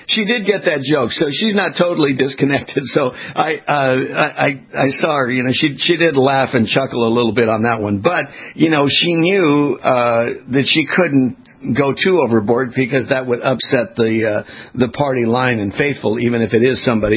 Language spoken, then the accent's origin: English; California, United States; I mean, hey, look, you're in California. I was born and raised in California.